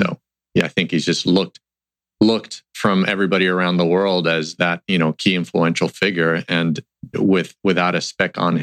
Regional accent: Santo Domingo, Distrito Nacional, Dominican Republic; I grew up in the Dominican Republic. So born and raised in Santo Domingo, we pretty much spent a lot of weekends at the beach by the water.

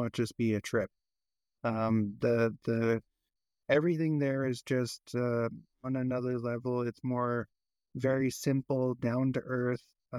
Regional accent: Canada; And me as a Canadian

